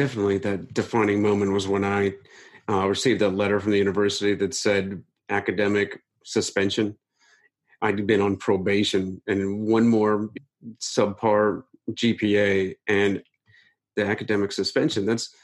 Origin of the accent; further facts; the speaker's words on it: Ohio, United States; I did a road trip across the country from where I grew up in Ohio to my dad's house in California.